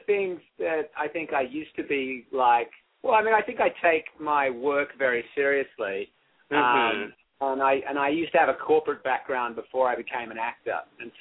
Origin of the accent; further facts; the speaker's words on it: Australia; Well, I'm an Australian, but because I don't really look like an Australian, I don't get to play Australian very often at all.